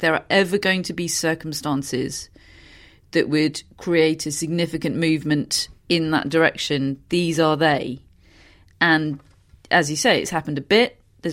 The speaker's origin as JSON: {"language": "English", "country": "United Kingdom", "said": "but it's all been beaten down by, you know, being British, and I don't know."}